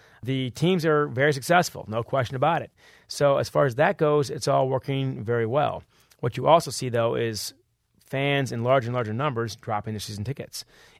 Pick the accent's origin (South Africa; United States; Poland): United States; Ann Arbor, Michigan; These are guys I grew up with here in Ann Arbor.